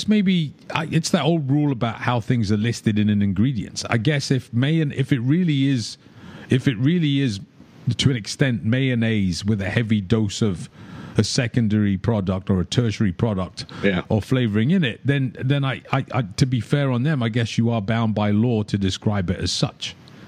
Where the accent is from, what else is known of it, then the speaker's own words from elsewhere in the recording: United Kingdom; growing up in the United Kingdom, we didn't really have mayonnaise.